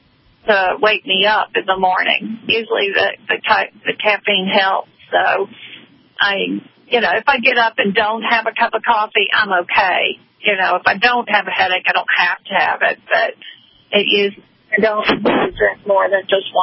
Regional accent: the South, United States; We're from the South, so I fix grits and all those good things for you.

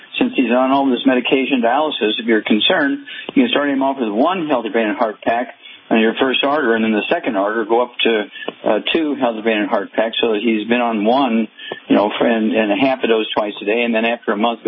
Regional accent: Missouri, United States; Chuck, let's go to Missouri, my home state, and Darlene.

